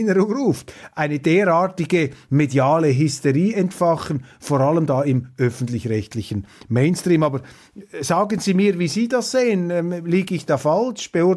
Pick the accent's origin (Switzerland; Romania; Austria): Switzerland; wofür ich übrigens als Schweizer sehr viel Verständnis habe